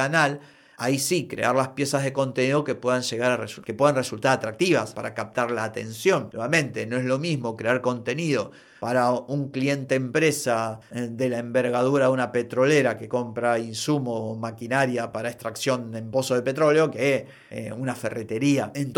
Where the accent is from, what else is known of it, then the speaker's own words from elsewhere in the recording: Buenos Aires, Argentina; soy de Buenos Aires, Argentina